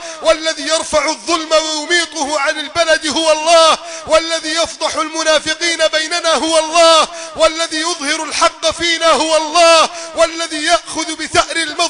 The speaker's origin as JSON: {"language": "Arabic", "country": "Egypt"}